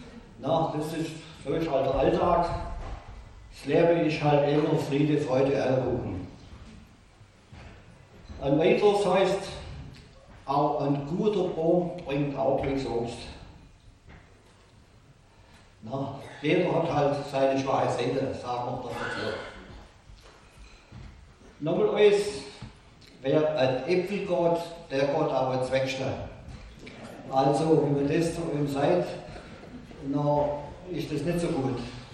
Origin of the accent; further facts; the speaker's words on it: Altenburg, Baden-Württemberg, Germany; born there; Ich bin also ein Reitschmeckter, so sagt man auf Schwäbisch. Ich bin geboren im Kreis Reutlingen, in Altenburg, und wir haben schon 40 Jahre in Bad Niedmar gewohnt.